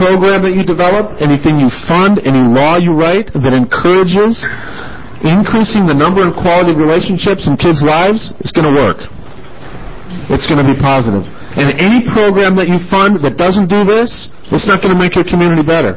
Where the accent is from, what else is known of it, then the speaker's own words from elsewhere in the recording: Bismarck, North Dakota, United States; I grew up in Bismarck, North Dakota.